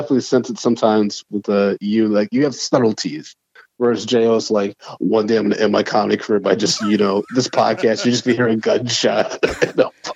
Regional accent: Ann Arbor, Michigan, United States; talking about my life, my recent marriage, Harry Potter, growing up in Ann Arbor.

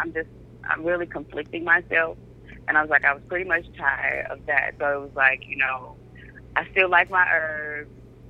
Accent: Mississippi, United States; So I'm from Mississippi, and there's not too many of them around here.

